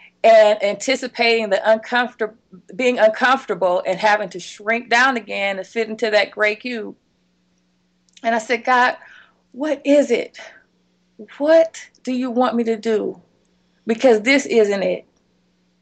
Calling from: The Woodlands, Texas, United States; I am calling you from The Woodlands, Texas, which is a suburb of Houston, Texas.

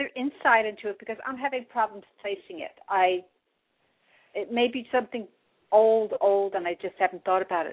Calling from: The Bronx, New York, United States; The Bronx.

